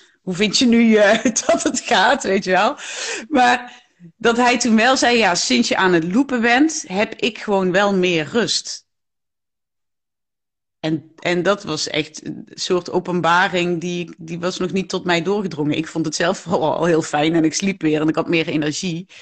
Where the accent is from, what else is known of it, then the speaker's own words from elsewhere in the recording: Limburg, Netherlands; accent: Limburgish; Remco en ik praten Limburgs dialect tegen elkaar.